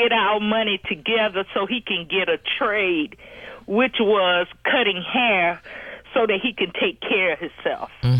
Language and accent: English; the South, United States; I'm from the South, and of course, some of my relatives have been to jail.